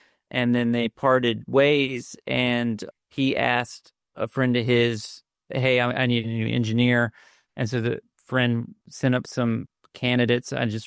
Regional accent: Virginia, United States; And he was like, well, where'd you grow up? And I said, Virginia.

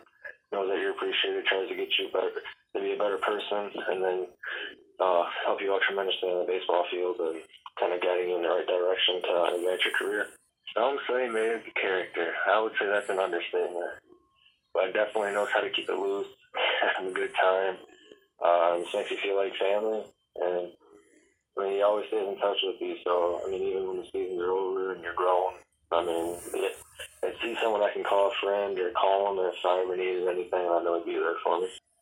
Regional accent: DeKalb, Illinois, United States; I'm from DeKalb, Illinois.

